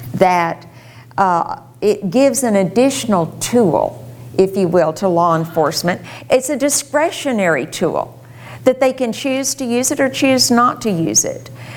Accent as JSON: {"language": "English", "town": "Houston", "region": "Texas", "country": "United States", "tie": "born or raised there", "said": "In Houston, my hometown, I was born across the street from City Hall, and I love Houston."}